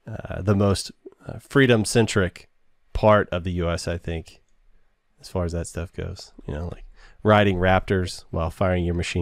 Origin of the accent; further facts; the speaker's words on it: Waco, Texas, United States; I'm from Waco, and they do cults better than anybody else does cults.